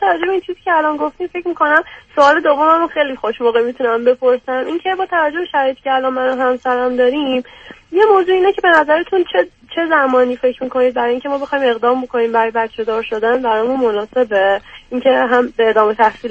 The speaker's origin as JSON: {"language": "Persian", "country": "Iran", "tie": "born or raised there", "said": "تو ایران بزرگ شدم"}